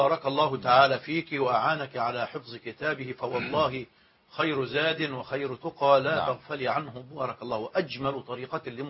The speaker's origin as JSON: {"language": "Arabic", "country": "Egypt", "said": "لكن عندنا في مصر ما يسمى بقانون الوصيه الواجبه"}